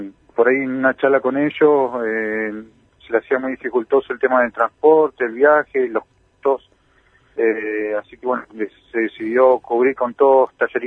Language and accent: Spanish; El Maitén, Chubut, Argentina; Joel es nacido y criado en el Maitén, como lo soy yo también